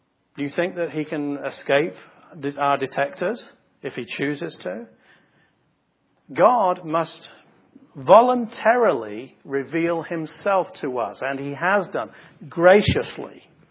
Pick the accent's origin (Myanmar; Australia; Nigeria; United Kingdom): United Kingdom; England; now in United States; I'm English, and English are well known for mixing their colors and having scruffy hair and so on and so forth, okay?